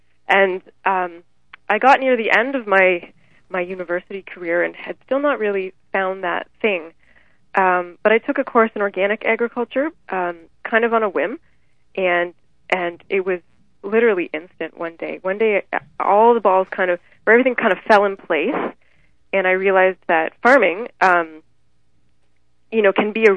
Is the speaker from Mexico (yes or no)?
no; Kitchener, Ontario, Canada; I mean, I'd really spent very little time on a farm. I'm from Kitchener. I'm from the suburbs.